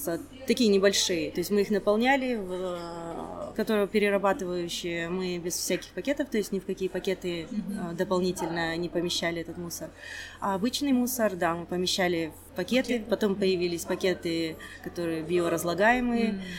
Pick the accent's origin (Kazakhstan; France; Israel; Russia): Kazakhstan; Almaty Region; now in Almaty, Kazakhstan; Вообще я родом из Алматинской области, а сейчас, да, совсем недавно приехала.